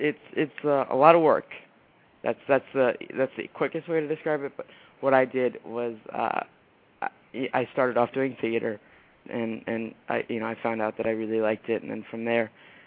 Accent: Westboro, Massachusetts, United States; And I filmed in my hometown of Westboro, Massachusetts, and all around there.

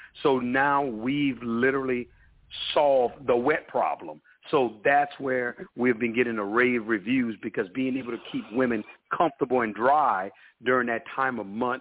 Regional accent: New Orleans, Louisiana, United States; now in Atlanta, United States; So we are from New Orleans. Mm-hmm. We had to uproot. And, we migrated to Atlanta, Georgia.

